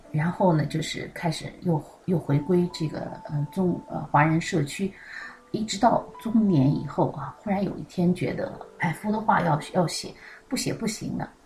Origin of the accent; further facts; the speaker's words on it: China; first language zh; moved away as an adult; 毕竟是我的母语，我在中国生活了21年